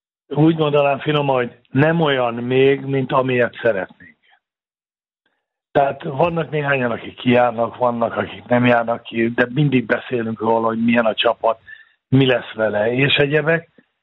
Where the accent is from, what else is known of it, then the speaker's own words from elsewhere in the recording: Szabolcs-Szatmár-Bereg, Hungary; born there; hát én vidéki vagyok, Nyíregyháza mellett születtem